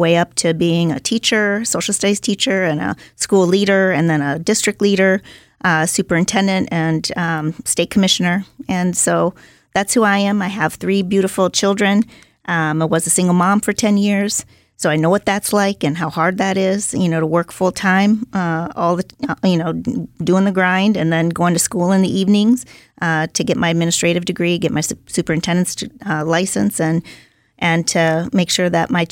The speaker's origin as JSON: {"language": "English", "town": "Minneapolis", "region": "Minnesota", "country": "United States", "tie": "born or raised there", "said": "Well, I grew up in the Southeast Projects in public housing to a single mom in Minneapolis, Minnesota. And so I'm from Minnesota."}